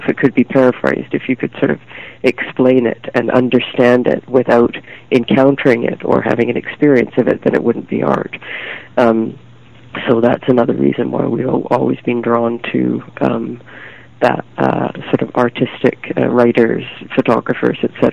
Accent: Canada; I feel completely out of my depth in the company that I keep, being a Canadian eco-hero.

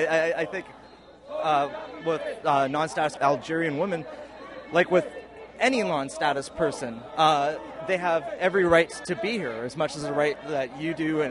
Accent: Toronto, Ontario, Canada; I come from Toronto.

